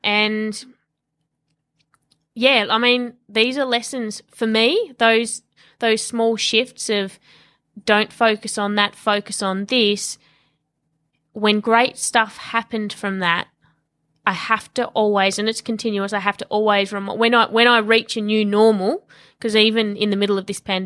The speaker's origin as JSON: {"language": "English", "region": "Tasmania", "country": "Australia", "tie": "born or raised there", "lives_now": "Melbourne, Australia", "said": "I grew up in Tasmania. It was a small state off the bottom of Australia. So very quiet little country town. And I moved over to Melbourne when I was about 20."}